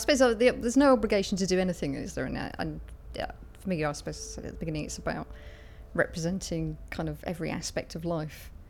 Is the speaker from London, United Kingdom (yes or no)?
no; Okehampton, South West England, United Kingdom; I'm 43 and I'm from Okehampton in Devon.